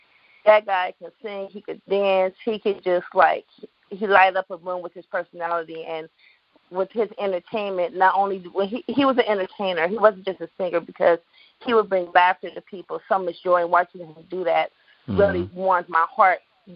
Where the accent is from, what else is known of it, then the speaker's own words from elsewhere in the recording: Oakland, California, United States; in Oakland, California.